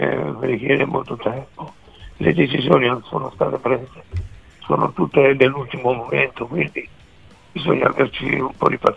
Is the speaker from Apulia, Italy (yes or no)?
no; Marsciano, Umbria, Italy; Sì, siamo entrambi di Marciano.